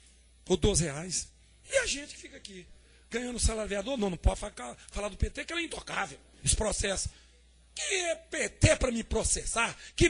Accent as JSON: {"language": "Portuguese", "country": "Brazil", "tie": "born there", "said": "Eu nasci no Brasil, eu amo essa pátria"}